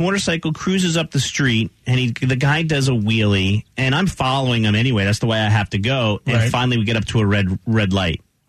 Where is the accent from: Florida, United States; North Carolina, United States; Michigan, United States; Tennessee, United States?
North Carolina, United States; Waxhaw; So, yesterday, I'm in Waxhaw, my hometown, and I have a green arrow to turn right